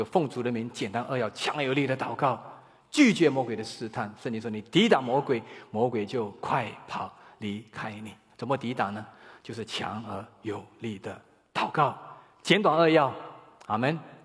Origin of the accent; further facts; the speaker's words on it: China; 特别是对我们中国人，对感恩感谢肯定话非常吝啬的